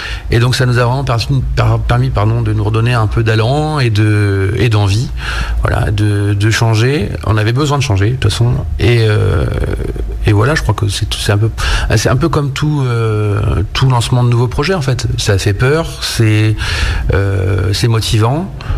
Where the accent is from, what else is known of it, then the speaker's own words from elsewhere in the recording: Brittany, France; En sachant que je suis breton, tout le monde imagine que je mets que c'est du beurre de micelle